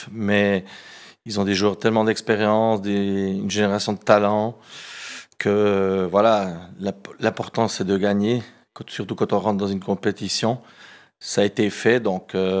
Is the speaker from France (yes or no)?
no; Portugal; Alors, en tant que Portugais, si je parle avec le cœur, je dis oui tout de suite.